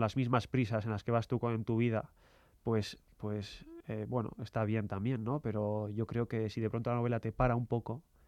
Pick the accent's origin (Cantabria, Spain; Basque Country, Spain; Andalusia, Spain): Basque Country, Spain; propia de mi tierra, de Euskadi, del País Vasco.